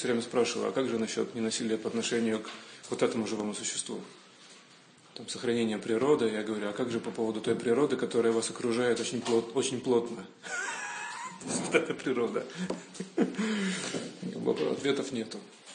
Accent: Riga, Latvia; я юридический терапевт из Риги.

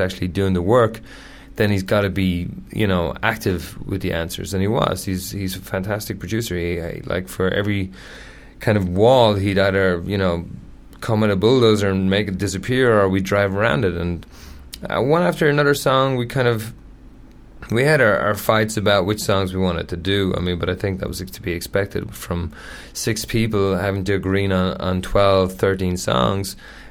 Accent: Ireland; I come from Ireland, so you expect to get up at least one morning where you go, it's raining.

